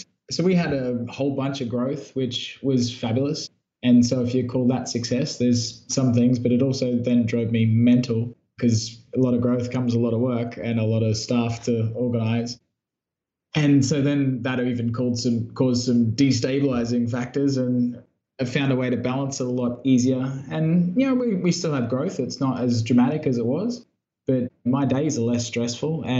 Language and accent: English; Brisbane, Queensland, Australia; moved away as an adult; also born or lived in Europe; now in Cambodia; If you might have picked up on my accent, I'm from Brisbane, Australia.